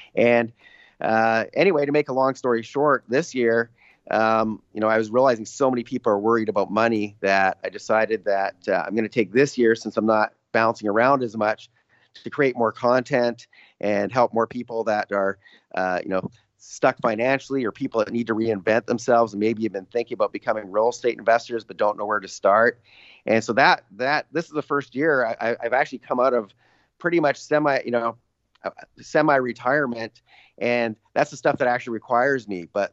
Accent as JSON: {"language": "English", "country": "Canada", "said": "I'm Canadian"}